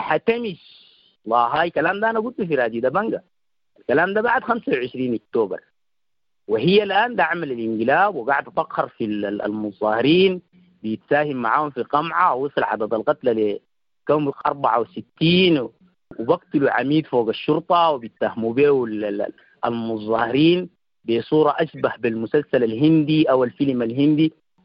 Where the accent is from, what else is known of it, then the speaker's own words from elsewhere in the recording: Sudan; نحن كشعب سوداني